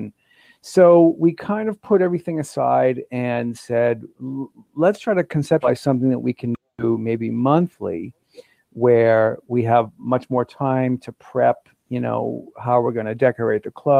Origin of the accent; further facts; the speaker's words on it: Boston, Massachusetts, United States; moved away as an adult; now in Los Angeles, United States; We met first in Boston, where I was from Boston. He had just moved there.